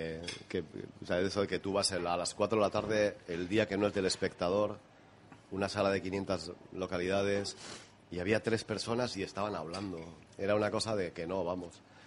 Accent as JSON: {"language": "Spanish", "town": "Portugalete", "region": "Basque Country", "country": "Spain", "said": "yo soy de Portugalete, que es una ciudad industrial, era en su día y tal."}